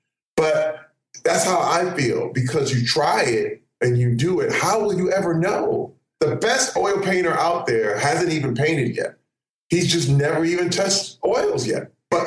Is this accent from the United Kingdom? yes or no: no; Flint, Michigan, United States; born or raised there